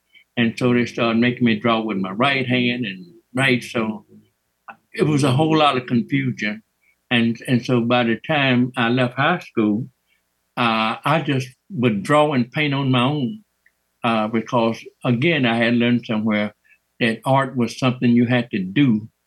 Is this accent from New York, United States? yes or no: no; Mississippi, United States; now in South Bend, United States; I was born and raised and educated in Mississippi. I traveled the world through the Army and learning art. And I ended up in South Bend, Indiana, teaching middle school art and adult basic education.